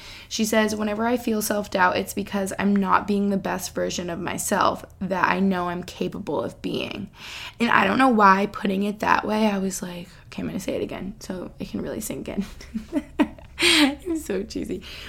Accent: Albany, New York, United States; It really reminds me here where I grew up in Albany. So I think it feels really nostalgic. It feels like a similar environment to my childhood.

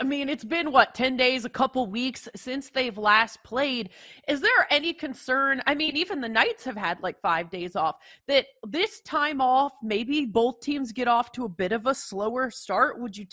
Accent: Canada; I'm Canadian

